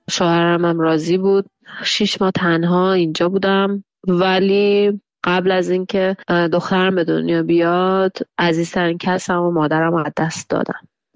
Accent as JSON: {"language": "Persian", "country": "Iran", "moved": "yes", "said": "الانی که اینجا نشستم به دور از ایرانم"}